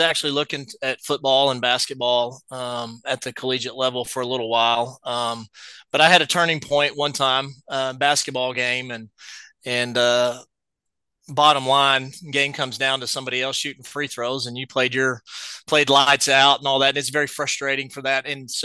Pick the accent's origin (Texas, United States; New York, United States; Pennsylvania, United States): Texas, United States; I grew up in North Texas area, went to high school at Lindsay High School.